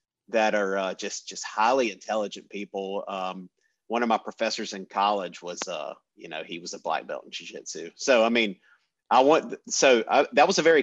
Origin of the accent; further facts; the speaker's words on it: North Carolina, United States; Hey, I got to make sure people know I'm from North Carolina.